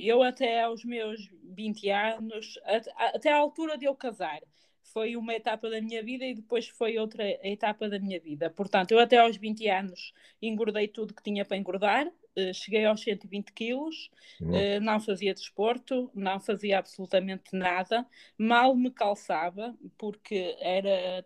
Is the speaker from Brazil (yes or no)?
no; North, Portugal; Portanto, sou do Norte, vivo em Famalicão.